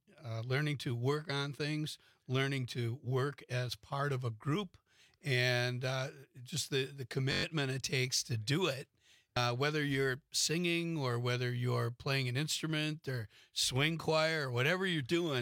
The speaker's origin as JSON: {"language": "English", "town": "Green Bay", "region": "Wisconsin", "country": "United States", "tie": "born or raised there", "said": "I graduated from Hortonville, but I grew up in Green Bay here."}